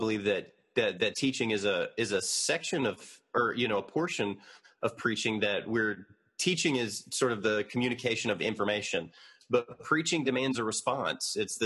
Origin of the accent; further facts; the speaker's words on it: Georgia, United States; But I was born in South Georgia. My dad pastored in South Georgia. So the accent is a combination of a dad from West Texas, a mom from East Tennessee, and then growing up around a bunch of people from South Georgia and North Florida.